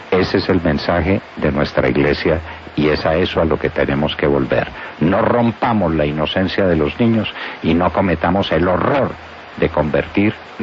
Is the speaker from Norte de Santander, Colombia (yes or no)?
no; Caldas, Colombia; los caldenses somos antioqueños de segunda o tercera o quinta generación.